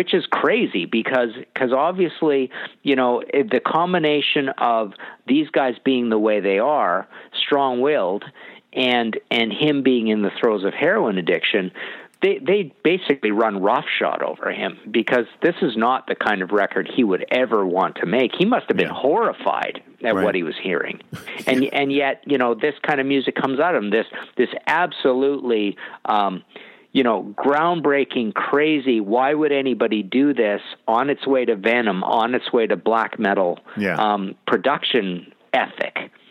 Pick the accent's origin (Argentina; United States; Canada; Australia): Canada; I'm from Canada